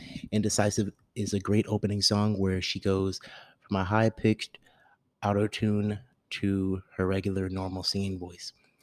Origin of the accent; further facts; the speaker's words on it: Germany; also born or lived in Europe; I'm a European boy. Even though I'm an American, I grew up in Europe. I feel like a European boy. I lived 8 years in Germany, and that's my home.